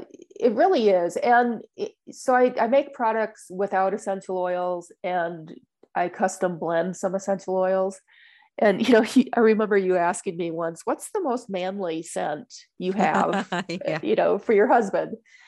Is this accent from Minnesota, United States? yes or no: yes; Minnesota, United States; also born or lived in Florida / Texas; I'm originally from Minnesota. I love Minnesota, but I've gotten to a certain age where I don't appreciate the Minnesota winter any longer.